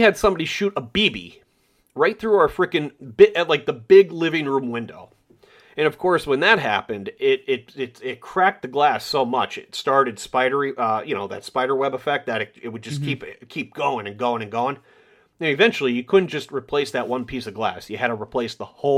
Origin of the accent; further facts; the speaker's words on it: Ireland; I'm Irish and I hate cabbage.